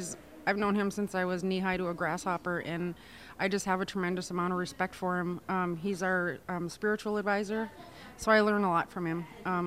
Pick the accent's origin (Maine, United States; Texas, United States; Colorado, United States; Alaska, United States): Alaska, United States; Boys Fort; I grew up in Boys Fort. But back then it was a lot more remote and we didn't really have a whole lot.